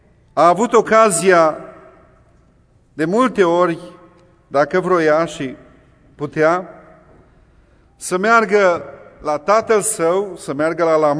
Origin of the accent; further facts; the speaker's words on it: Romania; în țara și în societatea în care noi am crescut ca români